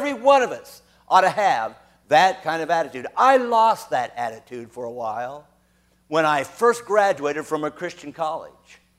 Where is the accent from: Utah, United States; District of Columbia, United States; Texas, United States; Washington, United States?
Washington, United States; Drew Bledsoe, from Washington, my home state, by the way